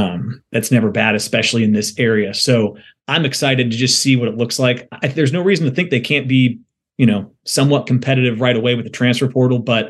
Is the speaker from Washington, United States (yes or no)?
yes; Seattle, Washington, United States; So I grew up in Seattle and ended up in Pepperdine